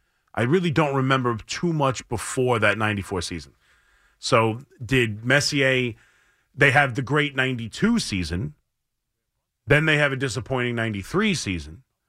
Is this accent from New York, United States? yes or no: yes; Long Island, New York, United States; And I grew up in Long Island.